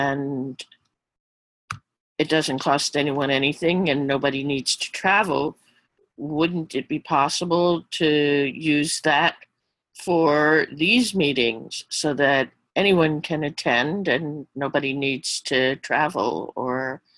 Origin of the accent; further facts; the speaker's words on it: Manhattan, New York, United States; I'm from Manhattan.